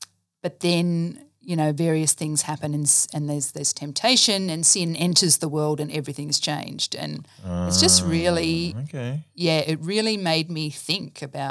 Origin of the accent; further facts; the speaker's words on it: Brisbane, Queensland, Australia; born there; So I grew up in a Christian home. I was born in Brisbane. So, you know, technically I can claim to be a Queenslander. I lived there for about 3 years, I think